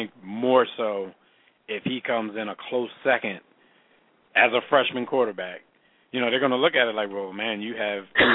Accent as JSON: {"language": "English", "town": "Philadelphia", "region": "Pennsylvania", "country": "United States", "said": "he's only notable because we're all from Philadelphia. We're Philly fans."}